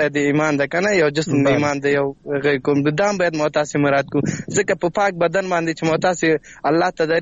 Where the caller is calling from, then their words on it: Laghman, Afghanistan; اړیکه مې له لغمان څخه نیولې ده.